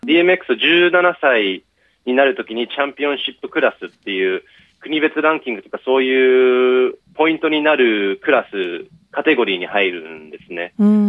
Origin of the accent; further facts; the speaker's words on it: Australia; で本当に生まれ育ったオーストラリアが、まあ、一番そこに当てはまった感じですかね。